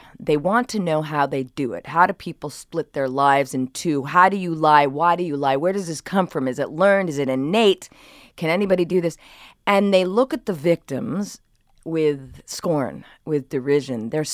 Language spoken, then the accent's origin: English; Brookline, Massachusetts, United States; now in New York City, United States; I live in New York City. I'm from Brookline, Massachusetts.